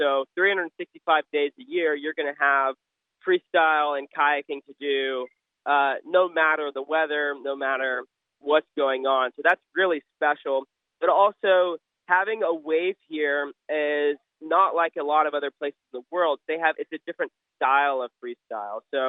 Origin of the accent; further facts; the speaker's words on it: Phenix City, Alabama, United States; also born or lived in Columbus, Georgia; I am from Phoenix City, Alabama in Columbus, Georgia, so I've grown up in this hometown my entire life.